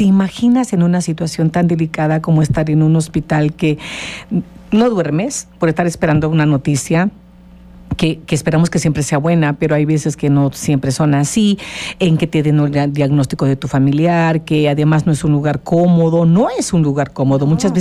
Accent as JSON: {"language": "Spanish", "town": "Monterrey", "region": "Nuevo León", "country": "Mexico", "moved": "yes", "said": "Yo me vine de Monterrey hace 20 y tantos años."}